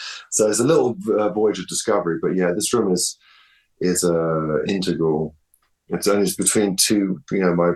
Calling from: California, United States

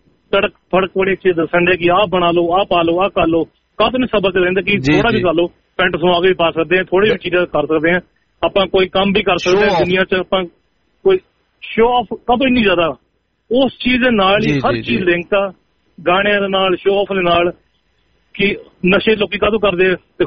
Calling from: Saskatchewan, Canada; ਤਾਂ ਮੈਂ ਕੈਨੇਡਾ ਤੋਂ ਸਸਕੈਚੁਨ ਤੋਂ ਬੋਲਦਾ ਪਿਆ।

